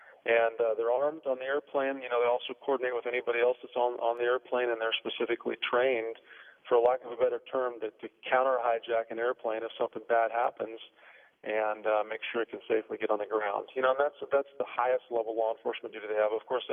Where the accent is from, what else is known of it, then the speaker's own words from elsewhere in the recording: Idaho, United States; also born or lived in Wyoming; my family, I grew up in Idaho and Wyoming, we're all hunters and fishers